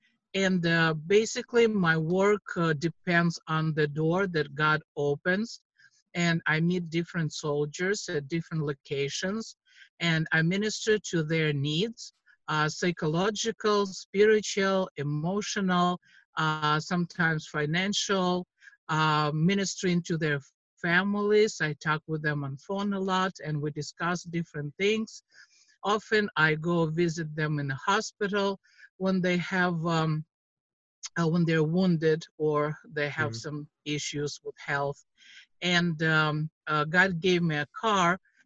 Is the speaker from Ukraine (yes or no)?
yes; Kyiv, Ukraine; English is a second language; Well, I'm from Kyiv, Ukraine, from Calvary Chapel, Kyiv, and I'm a missionary at the east of Ukraine, at the front line.